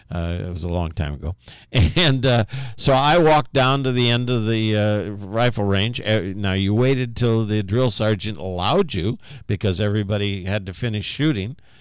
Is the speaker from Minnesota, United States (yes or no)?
no; Indianapolis, Indiana, United States; born there; I was born in Indianapolis, but I don't remember any of that.